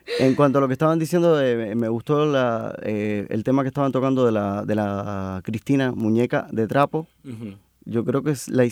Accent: Sancti Spíritus, Cuba; como le decíamos en Santi Espíritu, de donde yo soy, y donde me están oyendo probablemente ahora

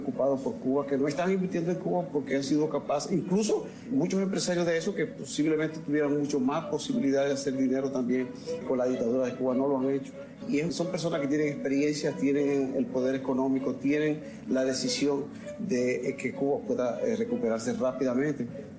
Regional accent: Dominican Republic; de República Dominicana, y soy el presidente de la Junta Democrática Dominicana.

